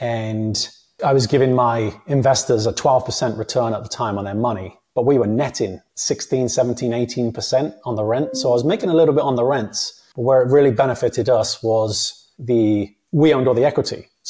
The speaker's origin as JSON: {"language": "English", "region": "England", "country": "United Kingdom", "tie": "born or raised there", "said": "I grew up in England, single mom, 3 boys on welfare."}